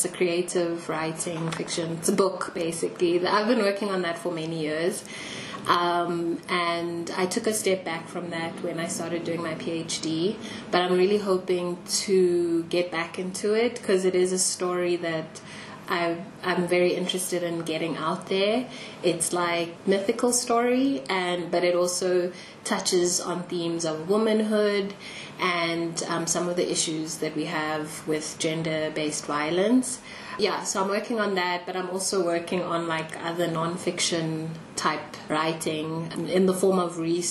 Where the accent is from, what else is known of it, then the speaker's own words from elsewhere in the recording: South Africa; I am a South African academic